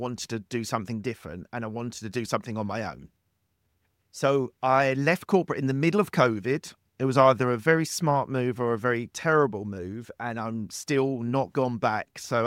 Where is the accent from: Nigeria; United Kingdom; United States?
United Kingdom; London; I'm from West London, just outside London in the UK.